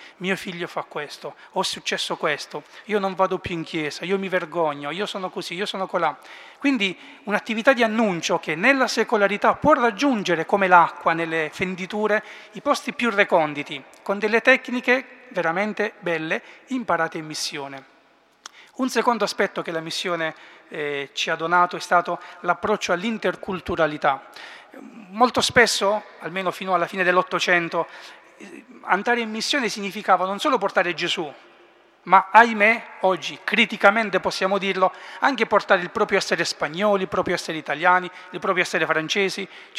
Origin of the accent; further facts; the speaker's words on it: Apulia, Italy; moved away as an adult; now in Milan, Italy; L'accento si sente che non è proprio milanese, io sono pugliese, orgogliosamente pugliese, ma come tutti molti giovani pugliesi, ogni tanto si va al nord per lavorare e quindi vivo a Milano.